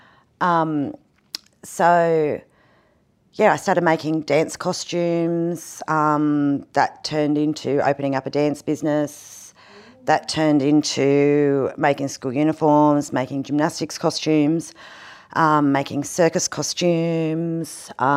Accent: Foster, New South Wales, Australia; also born or lived in Toowoomba; I was born in Queensland in Toowoomba. Mm-hmm. Pretty much grew up around the mid-north coast, out on a farm and in Foster.

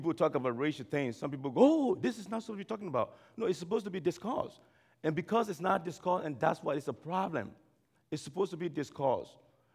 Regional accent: Salai, Liberia; born there; I was born in Liberia in a small village called Salai, a village that was actually established by my grandfather.

